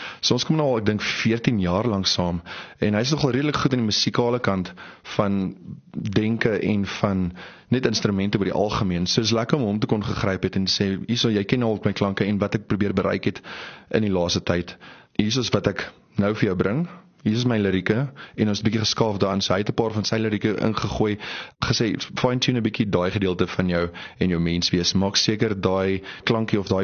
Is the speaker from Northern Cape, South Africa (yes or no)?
yes; Alexander Bay, Northern Cape, South Africa; also born or lived in Omaruru, Namibia / Kriel / Witbank; En vandaar het ons getrek en ons is in Namakwaland in. En het is een klein dorpie, Alexanderbaai is die plek se naam, en is geleë letterlik op die grens van Namibia en Suid-Afrika, in die Suid-Afrikaanse kant